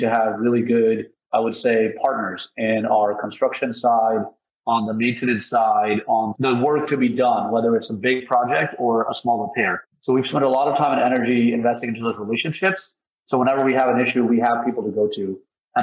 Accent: New York, United States; moved away as an adult; now in New Jersey, United States; So my journey to Philly is I'm from New York originally, and I moved to New Jersey about 5-6 years ago.

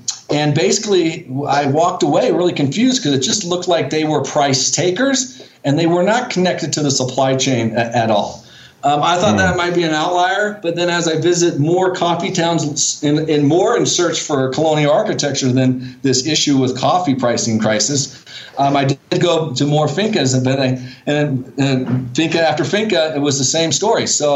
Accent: California, United States; moved away as an adult; also born or lived in New York; now in Medellín, Colombia; I grew up in the Napa Valley, so Northern California, the famous wine country. I did my second undergraduate degree at Pratt in New York, and then I moved back home.

